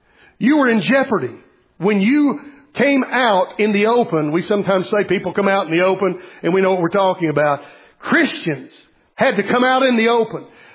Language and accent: English; the South, United States; accent: Southern English; And here I am speaking English, or I guess I'm speaking Southern English. That's a different language than English.